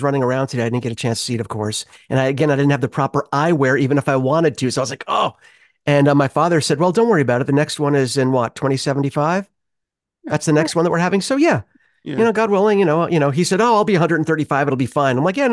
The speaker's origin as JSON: {"language": "English", "town": "New York City", "region": "New York", "country": "United States", "tie": "born or raised there", "moved": "yes", "lives_now": "California, United States", "said": "growing up in New York, I'm, you know, native New Yorker."}